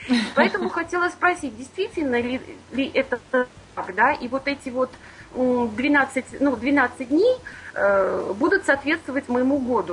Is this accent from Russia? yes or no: no; Latvia; я из Латвии. Так, и вопрос у меня такой. Мне 14 июля исполнилось 52 года.